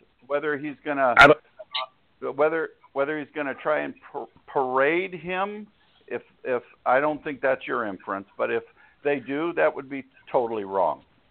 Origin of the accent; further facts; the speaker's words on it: Chicago, Illinois, United States; That's my hometown. That hurts me a lot to see Chicago held up as a poster child for all the wrong things.